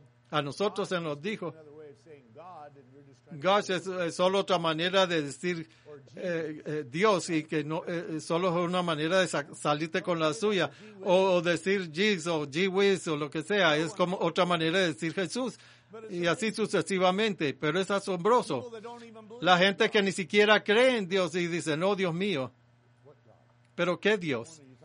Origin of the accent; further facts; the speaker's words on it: Massachusetts, United States; born there; en la ciudad donde nací, en Massachusetts